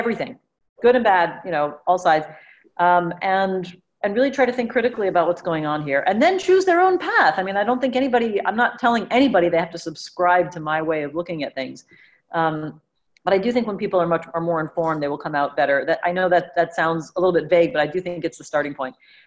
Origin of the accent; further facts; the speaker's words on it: New York, United States; now in Israel; For anybody, I'm from New York originally.